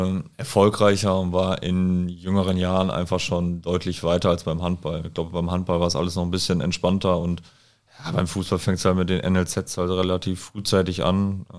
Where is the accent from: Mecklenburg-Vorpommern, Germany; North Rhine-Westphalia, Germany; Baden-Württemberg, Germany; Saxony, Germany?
North Rhine-Westphalia, Germany; Bielefeld; born there; so als gebürtiger Bielefelder dann in Bielefeld zu spielen, ist schon was Cooles.